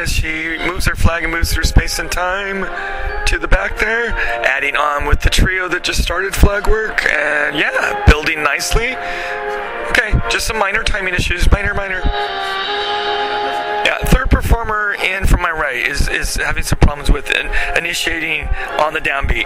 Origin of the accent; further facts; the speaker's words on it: Los Angeles, California, United States; I'm from Los Angeles.